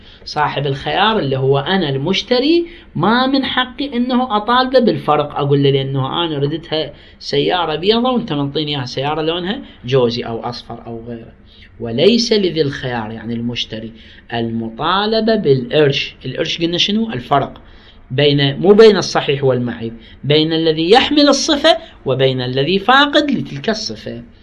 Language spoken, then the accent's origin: Arabic; Iraq; هسه احنا عندنا في العراق القماش الأخضر